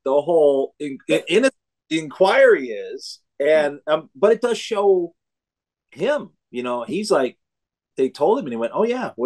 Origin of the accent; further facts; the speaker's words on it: Illinois, United States; You know, growing up, I grew up in, I was born here, but I grew up in Illinois.